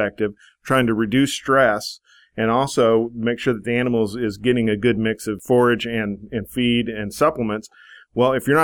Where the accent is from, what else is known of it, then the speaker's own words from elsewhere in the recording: Texas, United States; I'm a Texan, I'm a native Texan